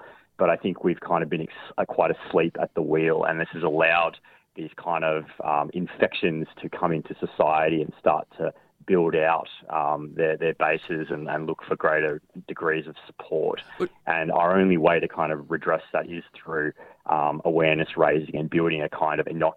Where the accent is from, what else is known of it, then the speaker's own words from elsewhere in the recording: United States; now in Australia; You know, my own heritage, I'm from the United States.